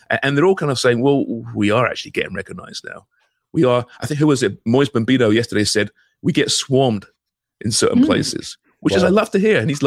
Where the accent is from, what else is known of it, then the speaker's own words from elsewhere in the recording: Canada; Because we have got a bit of a chip on our shoulder as Canadian soccer fans.